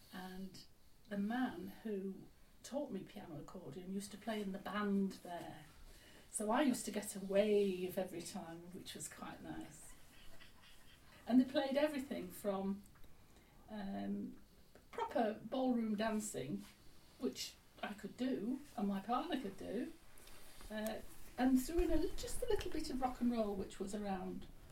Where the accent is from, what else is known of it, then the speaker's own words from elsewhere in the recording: Leeds, Yorkshire and the Humber, United Kingdom; And I came from Kirkstall, and we used to get on the bus where we lived, and we used to go into Leeds